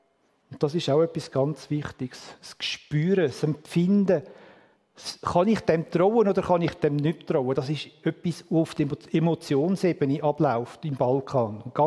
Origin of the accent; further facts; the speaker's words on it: Switzerland; das sind wir uns nicht bewusst, in der Regel als Schweizer